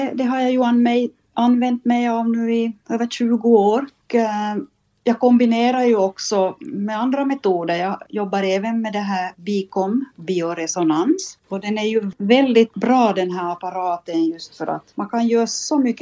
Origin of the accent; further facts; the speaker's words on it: Vaasa, Ostrobothnia, Finland; born there; Jag är född i Vasa. Aha. Och där fanns ju många finska barn på gården. Så jag har lärt mig via de här barnen.